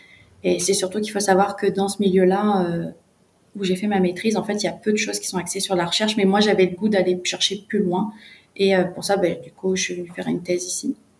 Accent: France; moved away as an adult; Moi, je viens de France, donc je suis étudiante internationale ici.

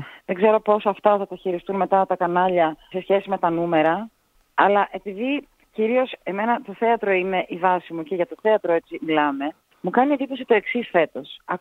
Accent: Thessaloniki, Central Macedonia, Greece; Η πατρίδα μου, ναι.

